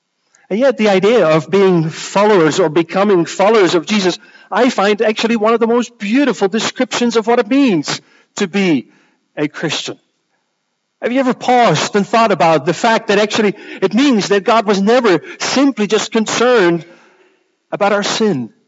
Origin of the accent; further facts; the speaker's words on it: Netherlands; now in Edinburgh, United Kingdom; I grew up in the Netherlands. No funny remarks. We can do that about Glasgow, but not about Holland. Grew up in a small town of less than 20,000.